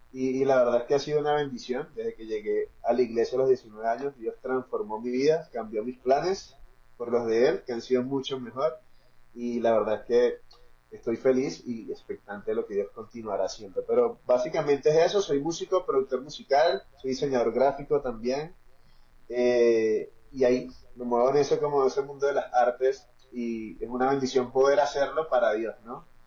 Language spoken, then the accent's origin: Spanish; Venezuela; now in Bogotá, Colombia; yo soy cristiano hace ya 10 años, bueno, soy venezolano, en este momento vivo en Bogotá, Colombia.